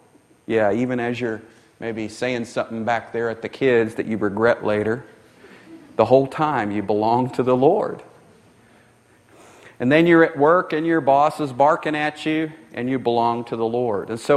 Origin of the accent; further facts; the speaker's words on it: Texas, United States; Is that just something that I grew up with in Texas?